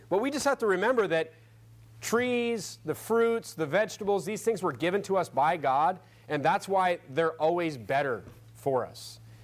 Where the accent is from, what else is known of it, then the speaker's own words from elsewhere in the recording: North Dakota, United States; But growing up in North Dakota, fruit was kind of a rare thing.